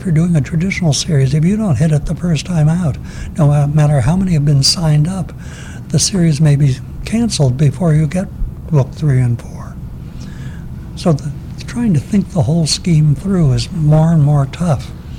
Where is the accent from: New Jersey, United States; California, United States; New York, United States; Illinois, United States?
New Jersey, United States; And the library that I had growing up in New Jersey had all the original Tom Swifts.